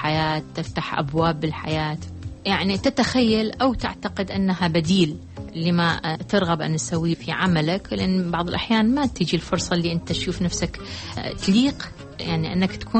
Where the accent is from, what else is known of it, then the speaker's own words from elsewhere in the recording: Iraq; لأنه في ظل الظروف اللي مرينا بها كعراقيين